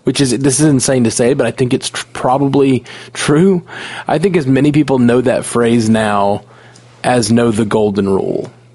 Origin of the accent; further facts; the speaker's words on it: Alabama, United States; I grew up in Alabama